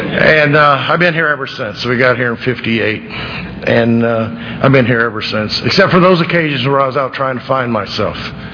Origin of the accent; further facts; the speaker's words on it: Chicago, Illinois, United States; also born or lived in Detroit; I was born in Chicago. I was born in Detroit, but we moved to Chicago because they hated Detroit, apparently.